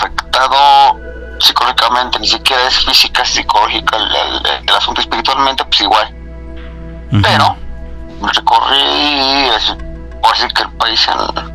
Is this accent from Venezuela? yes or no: no; Huehuetoca, State of Mexico, Mexico; pero eso éramos, somos de Huehuetoca.